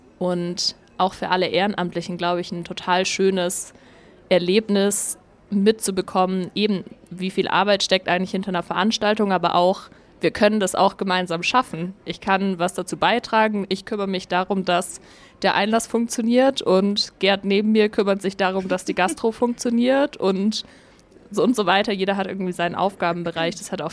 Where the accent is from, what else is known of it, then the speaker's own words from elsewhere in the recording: Ulm, Baden-Württemberg, Germany; Ich bin tatsächlich in Ulm aufgewachsen.